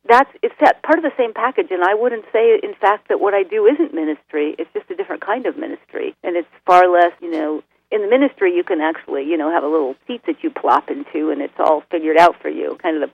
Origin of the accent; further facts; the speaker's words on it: Washington, United States; Rural Washington State.